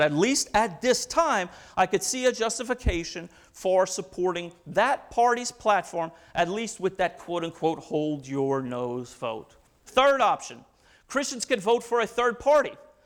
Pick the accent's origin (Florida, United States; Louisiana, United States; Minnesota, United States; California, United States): Louisiana, United States; I'm from Louisiana originally, and the governor before the governor we have now was a Democrat who was pro-life.